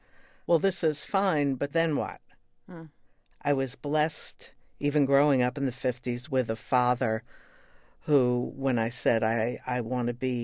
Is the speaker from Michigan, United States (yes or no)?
no; Brooklyn, New York, United States; it was pointed out to me that growing up in Brooklyn, there wasn't much opportunity.